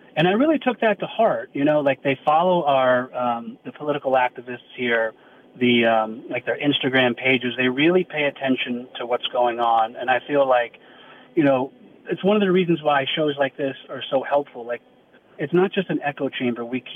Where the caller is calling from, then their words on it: Washington, District of Columbia, United States; I'm calling from Washington, D.C.